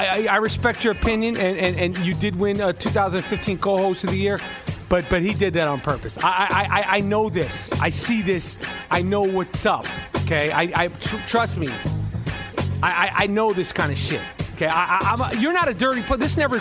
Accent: New York City, New York, United States; growing up in New York City in the 70s, 80s, and 90s, you played with me.

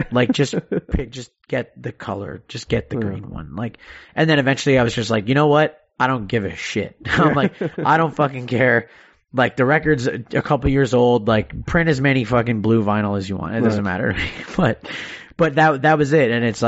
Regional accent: Canada; You know, it might just be the fact that I'm Canadian

